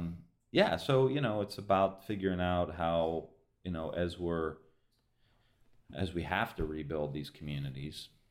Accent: Ireland; as an Irishman, I say the pub, you know, it was a public house.

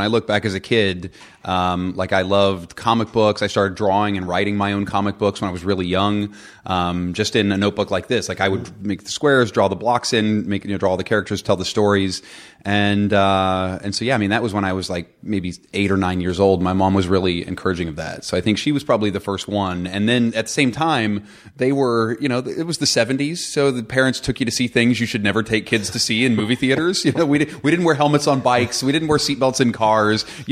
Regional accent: West Virginia, United States; And I grew up in West Virginia. And so Hollywood was a million miles away.

